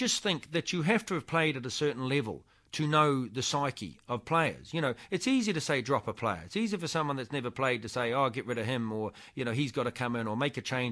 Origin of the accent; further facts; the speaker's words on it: New Zealand; now in Ireland; even though I'm a New Zealander, even though I'm over here, and I was one of the original New Zealanders to come over and kind of stay around.